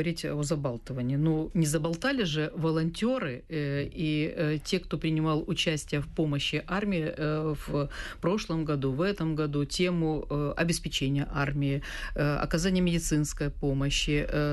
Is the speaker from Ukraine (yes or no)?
yes; Donetsk, Donetsk Oblast, Ukraine; moved away; я сама из Донецка. Родилась, выросла, училась, работала в Донецке. Знаю Донецкую область не понаслышке.